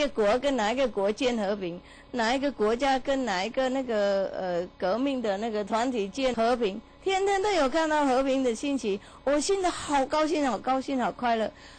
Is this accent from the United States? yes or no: no; Taiwan; 我想我们台湾哈，我们台湾人啊，那么好，那么善良啊